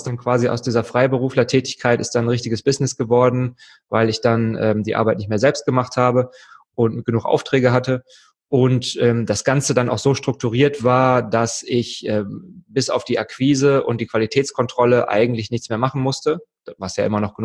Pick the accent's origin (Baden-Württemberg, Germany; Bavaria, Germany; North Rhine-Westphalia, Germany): North Rhine-Westphalia, Germany; Wuppertal